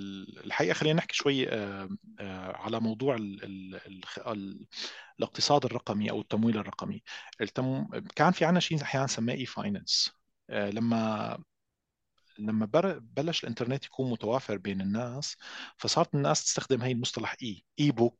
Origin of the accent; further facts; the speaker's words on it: Syria; هيدا ما قد يكون رأي منحاز لأنه أنا شخص سوري،